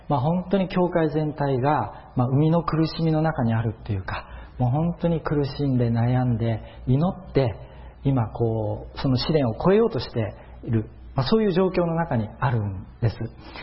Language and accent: Japanese; Fukuoka, Japan; 私の実家が九州の福岡にあるんですけれども